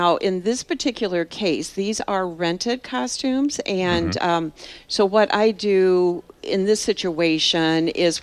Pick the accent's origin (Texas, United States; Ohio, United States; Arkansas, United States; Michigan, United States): Ohio, United States; Napoleon; I'm actually from Napoleon, Ohio.